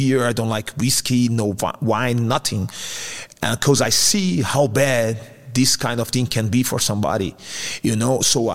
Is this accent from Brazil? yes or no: yes; Brazil; English is a second language; moved away as an adult; man, I came all the way from Brazil. I came here. I had $14 in my pocket, no place to stay.